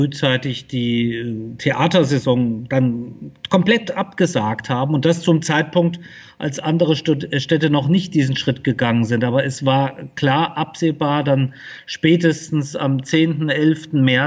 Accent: Fulda, Hesse, Germany; Ich bin hier in Fulda geboren und aufgewachsen.

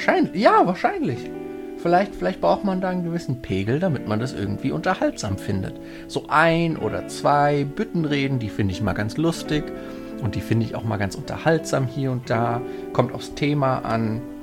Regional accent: Italy; German is a second language; Wir als Italiener

